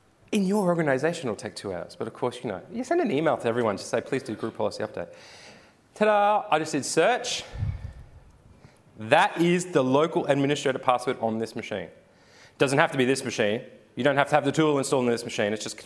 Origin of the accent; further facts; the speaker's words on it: Brisbane, Queensland, Australia; I know I'm from Brisbane, so it set it to an Australian time.